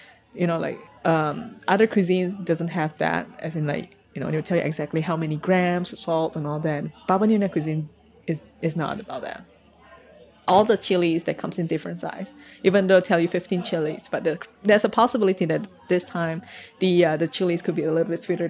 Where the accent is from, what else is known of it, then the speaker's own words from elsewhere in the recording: Penang, Malaysia; But I was from Penang. Penang, you know, we call the place food paradise.